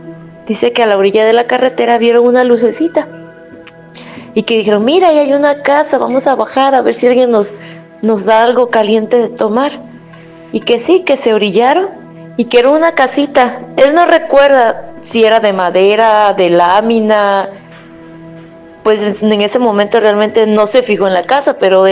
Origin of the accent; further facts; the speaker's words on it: Coatzacoalcos, Veracruz, Mexico; nosotros somos de Coatzacoalcos